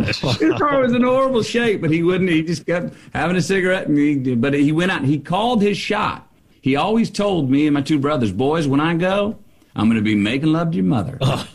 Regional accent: Longview, Texas, United States; now in Austin, United States; I was raised over there in Longview, over there in the big thicket to the east of y'all. And now reside in Austin.

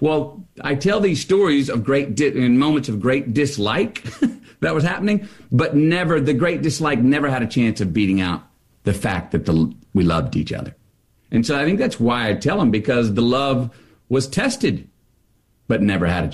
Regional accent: Longview, Texas, United States; now in Austin, United States; I was raised over there in Longview, over there in the big thicket to the east of y'all. And now reside in Austin.

